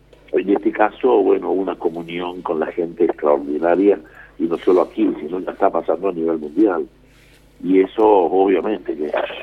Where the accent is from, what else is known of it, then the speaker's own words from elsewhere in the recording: Salta, Argentina; yo soy salteño, así que sabrán que comparto muchas cosas con ustedes